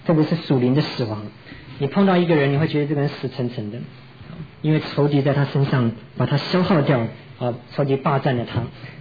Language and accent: Chinese; China; 我们中国人啊，讲话是最怎么讲，最忌邪的，对不对？